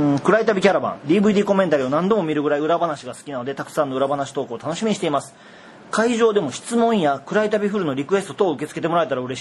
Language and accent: Japanese; Yokohama, Kanagawa, Japan; 僕横浜です。